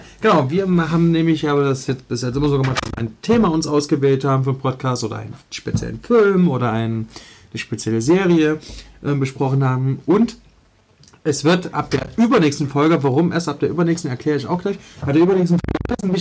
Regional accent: Leipzig, Saxony, Germany; ich bin in Leipzig-Reutlitz aufgewachsen. Da war nichts mit blühenden Landschaften. Das war das Land der Ruinen.

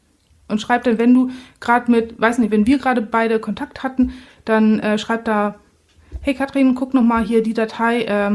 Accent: Northern Germany, Germany; für mich als Norddeutsche

